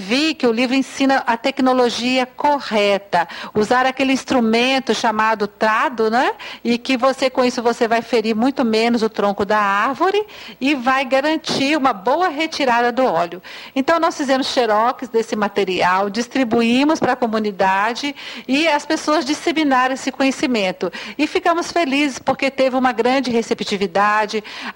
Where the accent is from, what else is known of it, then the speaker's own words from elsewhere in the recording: Cerrado, Brazil; nós que somos do Cerrado já incorporamos eles em várias práticas nossas.